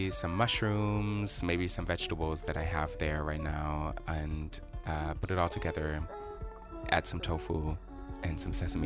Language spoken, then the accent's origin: English; Berlin, Germany; now in London, United Kingdom; I am an artist from Berlin.